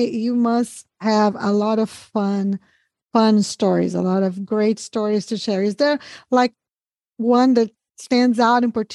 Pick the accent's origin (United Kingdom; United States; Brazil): Brazil; And, you know, and I'm from Brazil originally, so that's where and they don't speak English.